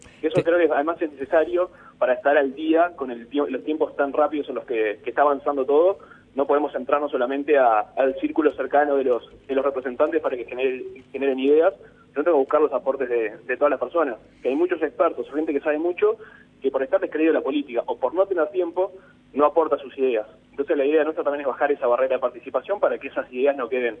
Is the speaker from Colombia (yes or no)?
no; Durazno, Uruguay; en mi caso más soy del interior, soy de Durazno